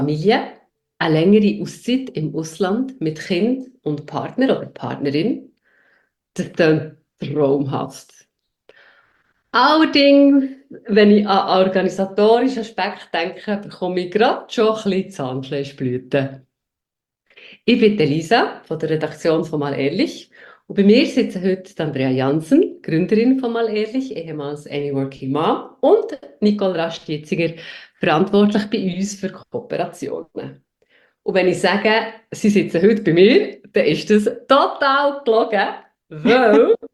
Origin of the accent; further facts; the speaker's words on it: Bern, Switzerland; Bis vor 10 Jahren, also bis ich Mutter geworden, habe ich eigentlich immer mal wieder ein bisschen im Ausland gelebt. Und jetzt bin ich mit den Kindern sesshaft geworden in meiner Heimatstadt Bern.